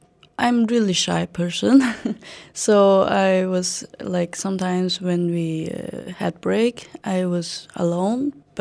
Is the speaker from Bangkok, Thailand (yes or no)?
no; Chiang Mai, Thailand; English is a second language; I am from Chiang Mai, so like she go to the big city and work.